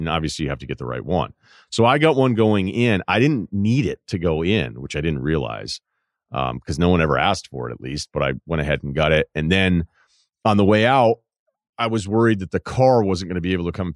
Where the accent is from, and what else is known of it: United States